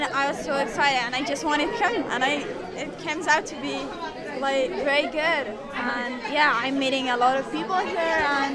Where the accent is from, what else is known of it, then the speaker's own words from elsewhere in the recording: Bamyan, Afghanistan; now in Ghent, United States; I'm an exchange student from Bamyan, Afghanistan.